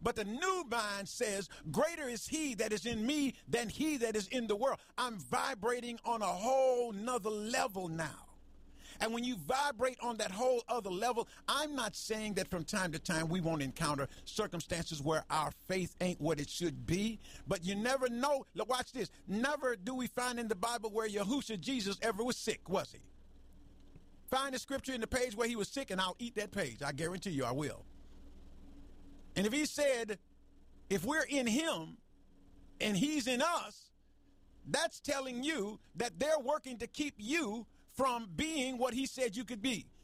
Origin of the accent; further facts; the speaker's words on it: Chicago, Illinois, United States; Chicago, God bless you. That's my hometown, Chicago.